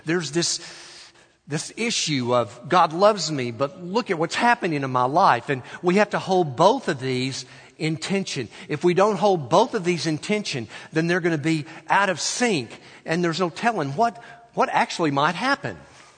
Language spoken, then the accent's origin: English; Little Rock, Arkansas, United States; We grew up in Little Rock, moved down here for graduate school, went back for 4 years to serve a church.